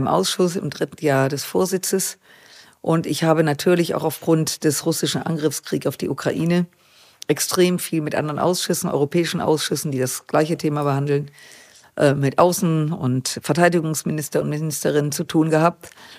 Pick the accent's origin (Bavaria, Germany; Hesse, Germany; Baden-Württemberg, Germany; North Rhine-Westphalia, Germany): North Rhine-Westphalia, Germany; Düsseldorf; aber prinzipiell bin ich in Düsseldorf geboren, aufgewachsen, lebe dort mit meinem Mann. Und das ist unser Lebensmittelpunkt und diese rheinische Stadt.